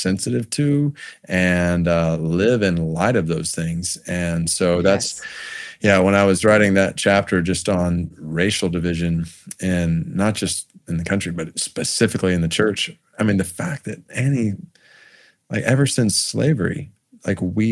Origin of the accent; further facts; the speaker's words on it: Stone Mountain, Georgia, United States; I grew up in Stone Mountain, Georgia. That was my hometown, my address, like just minutes away from the mountain.